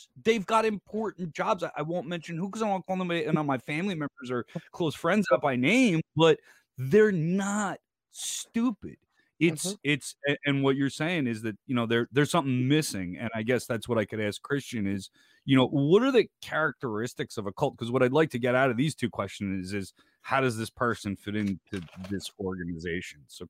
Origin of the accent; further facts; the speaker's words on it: New Jersey, United States; I mean, I come from North Jersey and with a bunch of Polish people, they're not going to let me get away with not coming to visit every once in a while.